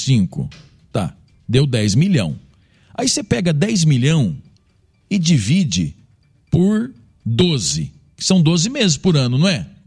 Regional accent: Londrina, Paraná, Brazil; Eu como londrinense, eu tenho vergonha, cara.

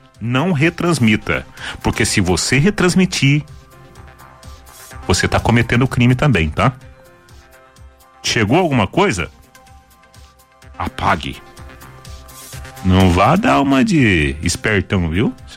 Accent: Água do Pari, Brazil; Imagina um piazinho que nasce na roça, né? Onde eu nasci, lá na Água do Pari, cresci até os 22 anos.

